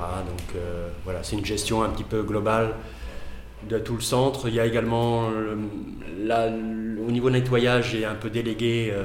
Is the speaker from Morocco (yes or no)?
no; France; now in Brussels, Belgium; Moi je suis arrivé il y a maintenant 15 ans, 16 ans, ici en Belgique, parce que je viens de France au départ.